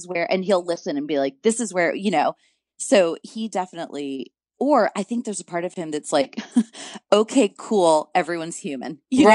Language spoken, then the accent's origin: English; Japan; And I grew up in Japan. So the Asian culture has always been, you know, so dear to me.